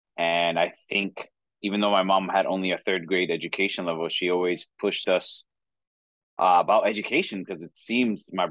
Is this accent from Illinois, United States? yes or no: no; New York City, New York, United States; from New York City, born and raised. My parents came from Dominican Republic in their early 20s.